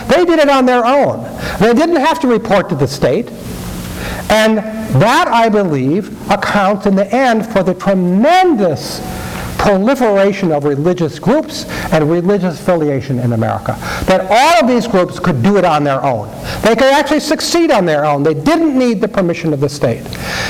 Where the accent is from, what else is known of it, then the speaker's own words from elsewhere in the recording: Minnesota, United States; I'm from Minnesota, okay, so what's happening in Minnesota?